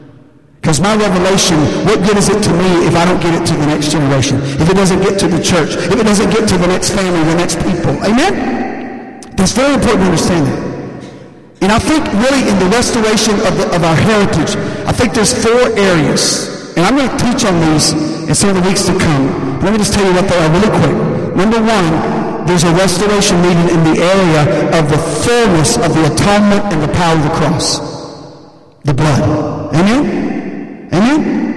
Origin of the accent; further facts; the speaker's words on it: the South, United States; I'm from the Bible Belt. I might have gotten shot for that comment.